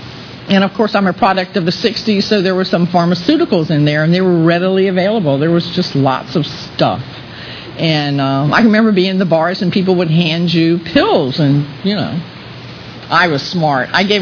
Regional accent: Lakeland, Florida, United States; I'm from Lakeland, but I got sober in Tampa.

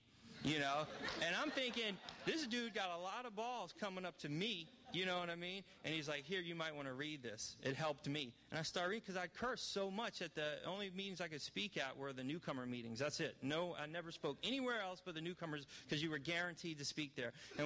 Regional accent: New Orleans, Louisiana, United States; We're going to go through my hometown, New Orleans, and then we're going to go to Icky Paw in New York. She's actually from New York. I'm from New Orleans

